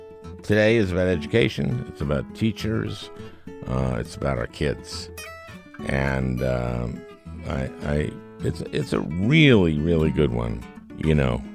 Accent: United States; Well, I think it's because I'm an American going through this time

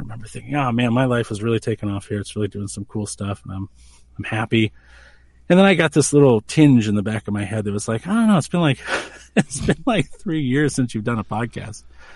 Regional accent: New Hampshire, United States; born there; And I'm a very traditional, I was born in New Hampshire.

